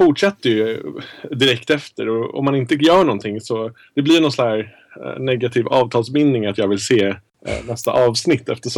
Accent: Stockholm, Stockholm County, Sweden; jag är från Stockholm, bor i Stockholm, pluggar på juristprogrammet i Stockholm.

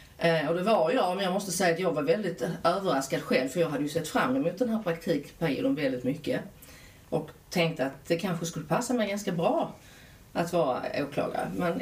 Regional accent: Malmö, Skåne, Sweden; also born or lived in Kristianstad; Jag föddes i Kristianstad och växte upp i Malmö.

